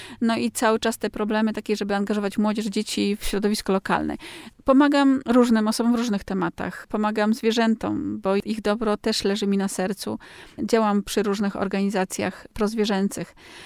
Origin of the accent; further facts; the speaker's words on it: Olsztyn, Warmian-Masurian Voivodeship, Poland; Jestem rodowitą olsztynianką, urodziłam się w Olsztynie i zamiłowanie do Warmii, do regionu tutaj naszego, no jakby tak wyssałam z mlekiem matki, mimo że moja mama pochodzi z Kieleckiego